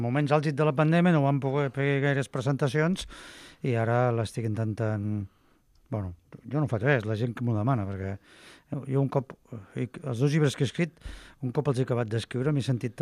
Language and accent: Catalan; Barcelona, Catalonia, Spain; Jo soc de la Barceloneta, llavors allò tira molt.